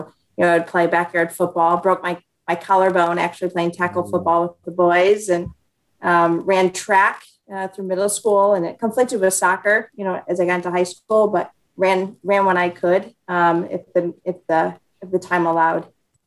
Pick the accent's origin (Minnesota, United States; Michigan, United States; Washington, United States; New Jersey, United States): Michigan, United States; Flint; So I'm from Flint, Michigan. That's where I was born and raised.